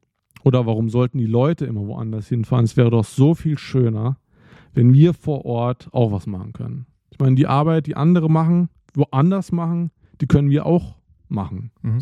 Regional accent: Idar-Oberstein, Rhineland-Palatinate, Germany; ich komme ja aus dem Hunsrück, also Raum Idar-Oberstein, und da läuft einfach gar nichts mehr.

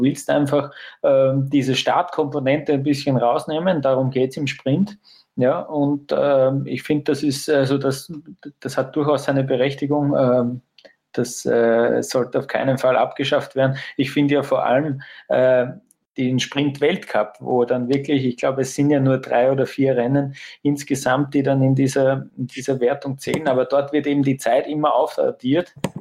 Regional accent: Austria; Auch wenn mir der Kai aus der Kiste als Österreicher nicht viel sagt

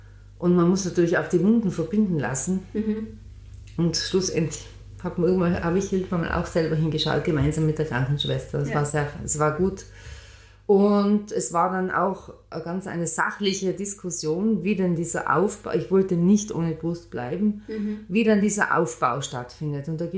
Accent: Tyrol, Austria; Wie man hört, bin ich ja keine Vorarlbergerin, sondern Tirolerin, im Herzen immer geblieben.

